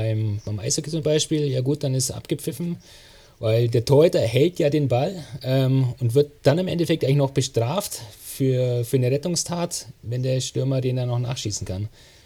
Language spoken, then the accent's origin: German; Mainz, Rhineland-Palatinate, Germany; Als Mainzer, wo ständig ein Trainer gesperrt hat